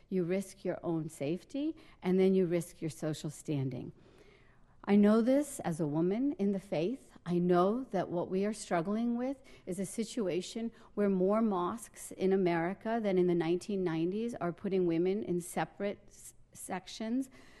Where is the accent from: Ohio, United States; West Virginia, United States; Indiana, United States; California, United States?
West Virginia, United States; Morgantown; from my hometown of Morgantown, West Virginia, to Islamabad, Pakistan, to Indonesia, to Riyadh, Saudi Arabia